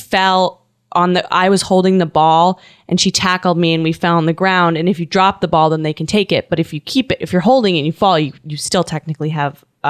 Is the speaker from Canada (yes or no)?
yes; Canada; I'm from Canada.